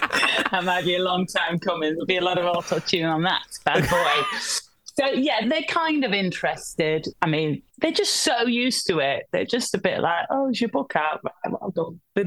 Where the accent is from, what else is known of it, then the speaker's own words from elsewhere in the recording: United Kingdom; it shut down because we're British and we're like, who wants an ice cream parlor?